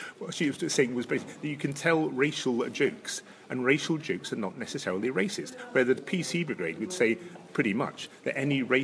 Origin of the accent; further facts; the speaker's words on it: Scotland, United Kingdom; Can I point out, I'm a Highlander, you're a Lowland, you have no right to give me anything.